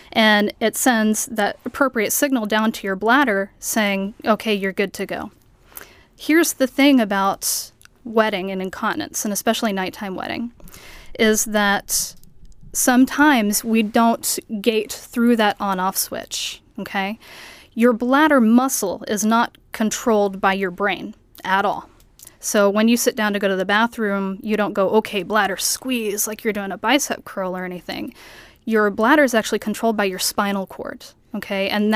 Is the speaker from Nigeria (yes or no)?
no; Texas, United States; Sure. Well, I'm originally from Texas. I haven't been back to Texas in a while, but I did my college and my medical school in Texas at Texas A&M and Texas Tech.